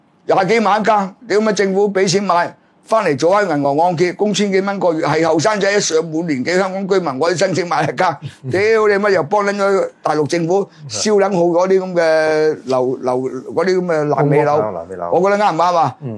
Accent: China; 我作為中國人啊，就話你哋嘅政治智慧咧衰撚過清政府。

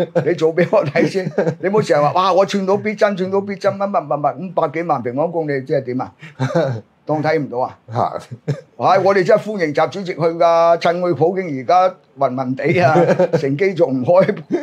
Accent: China; 我自己身為中國人，成日都希望我哋國家咧一定要搞與和為貴

